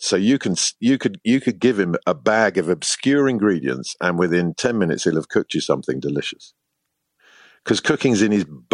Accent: Ireland; No, I obviously, because of the way I sound, I wear my Irishness lightly. But inside, absolutely. And, you know, I've never had another passport.

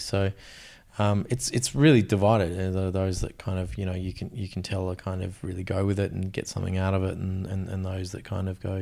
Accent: Australia; like, as an Australian male, we do love getting in a dress, you know.

